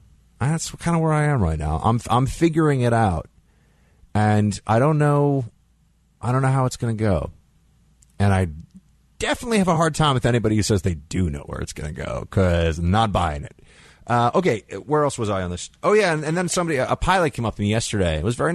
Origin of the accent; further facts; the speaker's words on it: New York, United States; no, I'm a New Yorker. It's cool.